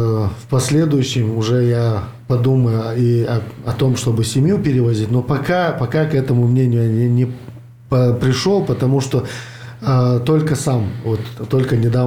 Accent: Chechnya, Russia; Поэтому я прежде всего чеченец, но я гражданин Российской Федерации

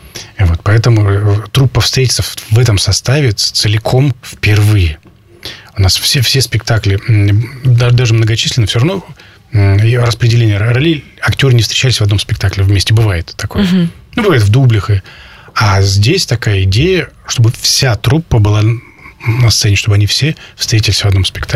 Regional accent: Arkhangelsk, Arkhangelsk Oblast, Russia; потому что я сам из Архангельска, вырос и родился в Архангельске, здесь близко.

